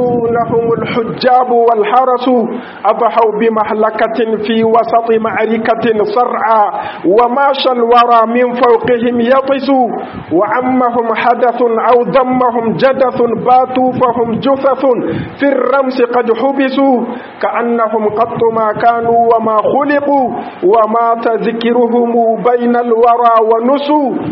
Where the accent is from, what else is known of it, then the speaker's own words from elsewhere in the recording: Niger; بلادنا النيجر